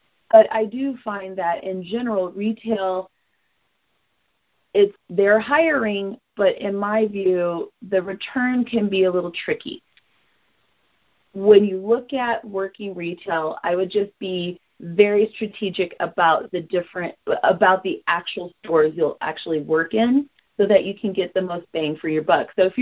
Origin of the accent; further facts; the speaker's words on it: Colorado, United States; the annoying stoner hippie dude who loved the fact that I was from Colorado, and he got on my nerves.